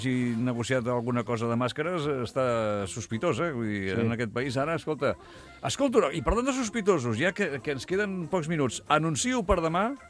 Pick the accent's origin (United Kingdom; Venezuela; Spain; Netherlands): Spain; Catalonia; Jo sóc català, aquest carnet de Catalunya.